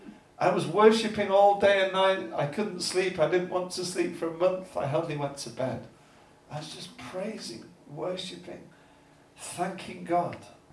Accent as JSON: {"language": "English", "region": "England", "country": "United Kingdom", "said": "We're so English, aren't we?"}